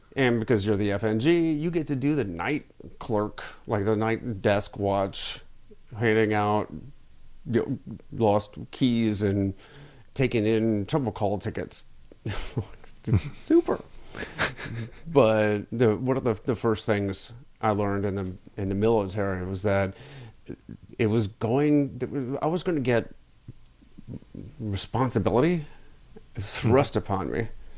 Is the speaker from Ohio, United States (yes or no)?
yes; Akron, Ohio, United States; Yeah, I grew up in the Midwest, Akron, Ohio, kind of the burbs